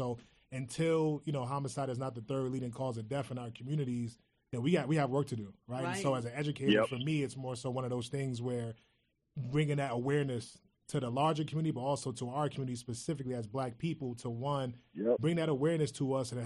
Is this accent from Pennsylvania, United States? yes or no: no; New York City, New York, United States; but personally as a Black man, my roots, I'm from Harlem, New York.